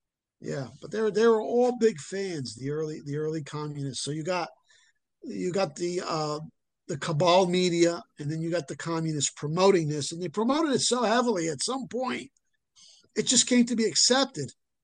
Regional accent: Paterson, New Jersey, United States; He was actually the favorite son of my hometown, Paterson, New Jersey.

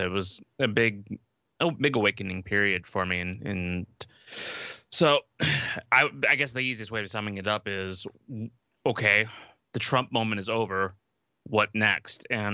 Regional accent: Midwest, United States; because I'm from the Midwest, I've always had a soft spot in my heart for Johnny Appleseed.

